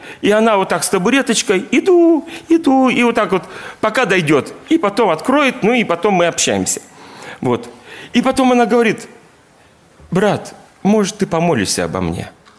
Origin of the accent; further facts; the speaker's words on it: Kemerovo, Kemerovo Oblast, Russia; now in Kansk, Russia; Когда мы переехали из Кемерово в Канск, то, ну, там дети пошли в музыкальную, подросли.